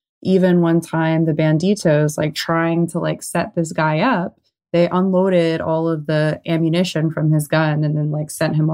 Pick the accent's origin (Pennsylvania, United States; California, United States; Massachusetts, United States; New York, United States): California, United States; Corona del Mar; also born or lived in Irvine; I was born I was born in Irvine, California, which is a very boring suburb in Orange County. And I was raised, man, all over, really. I lived with my dad in Corona del Mar for the first like 8 years of my life.